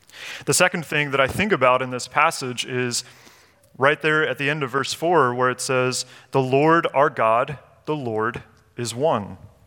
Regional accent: Kentucky, United States; I come from Kentucky. In Kentucky, we have Mammoth Cave.

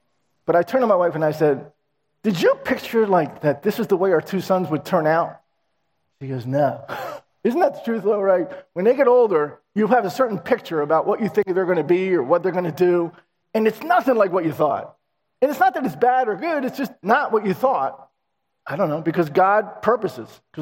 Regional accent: Philadelphia, Pennsylvania, United States; now in Lansdale, United States; I'm from North Philly originally, family. I don't go back there. I live in Lansdale.

